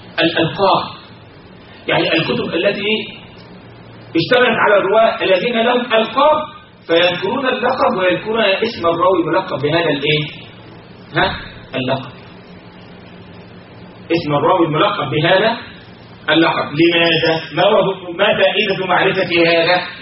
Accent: Egypt; واحد مثلا بيدلعه، عندنا في مصر بيدلعه

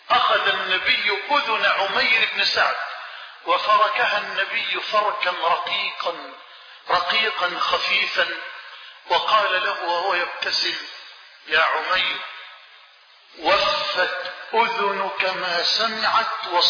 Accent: Egypt; بلدنا مصر

